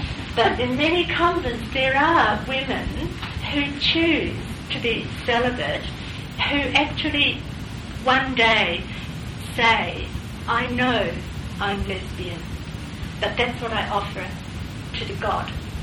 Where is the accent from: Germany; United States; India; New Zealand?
New Zealand; South Island; now in Australia; I'm a New Zealander from the South Island. We're very parochial there.